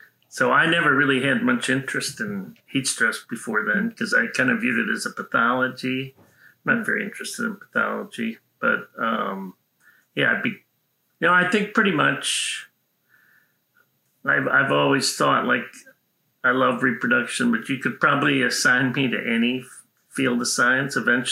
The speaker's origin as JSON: {"language": "English", "town": "Chicago", "region": "Illinois", "country": "United States", "said": "I was from Chicago, a city boy, but my mother was from Ireland, the County Wexford."}